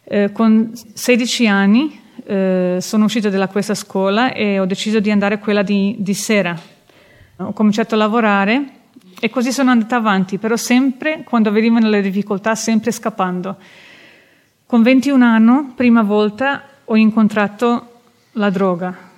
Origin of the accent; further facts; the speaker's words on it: Croatia; Italian is a second language; Come ho detto, sono della Croazia e con 7 anni è cominciata la guerra